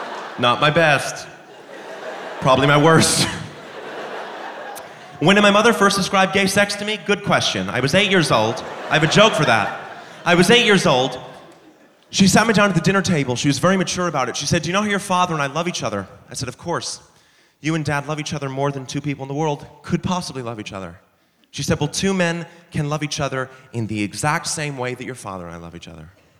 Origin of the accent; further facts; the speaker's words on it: Boston, Massachusetts, United States; now in Hollywood, United States; I moved to Hollywood recently from Boston, where I grew up